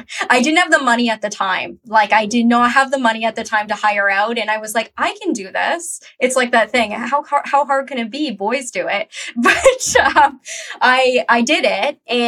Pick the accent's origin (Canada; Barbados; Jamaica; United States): Canada; I am Canadian, but I am a white vegan woman